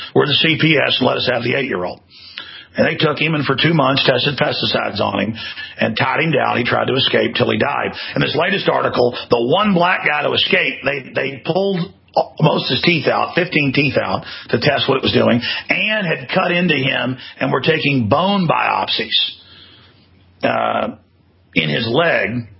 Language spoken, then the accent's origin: English; Kennebunkport, Maine, United States; let me put on my fake Texas accent because I'm Kenny Buckport, Maine. Nothing wrong with folks from Maine